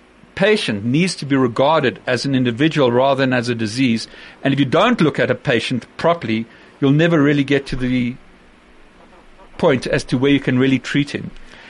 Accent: Zimbabwe; As a kid, I grew up in Zimbabwe

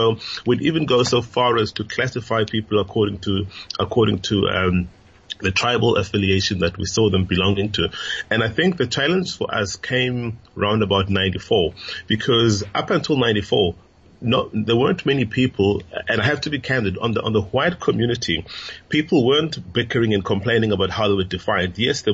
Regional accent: South Africa; So I think when you start talking of those issues, then our being South African falls apart.

